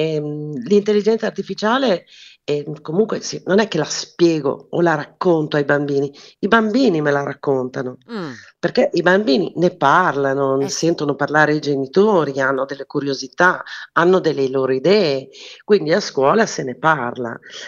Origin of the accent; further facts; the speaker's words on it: Reggio Emilia, Emilia-Romagna, Italy; sono di Reggio Emilia